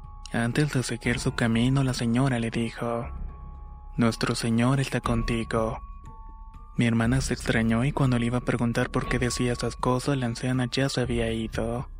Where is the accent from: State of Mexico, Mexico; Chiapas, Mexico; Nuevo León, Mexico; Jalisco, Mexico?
Chiapas, Mexico; now in United States; aunque estoy en Carolina del Norte, soy originario de Chiapas, México. Provengo de una familia muy diferente a lo normal.